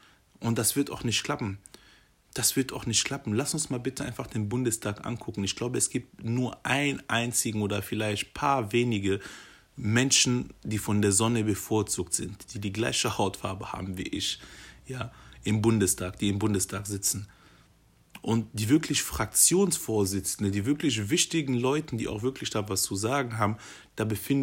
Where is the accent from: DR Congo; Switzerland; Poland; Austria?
DR Congo; now in Germany; Kongo sind meine Wurzeln, meine Heimat. Nicht falsch verstehen. Ich verleugne nicht meine Heimat. Ich bin da geboren und bin teilweise da groß geworden.